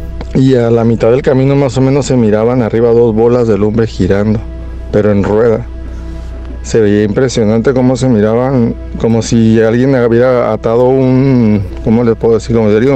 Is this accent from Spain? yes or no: no; Loreto, Baja California Sur, Mexico; Y pues yo nací ahí, pero me crié en Loreto, Baja California Sur.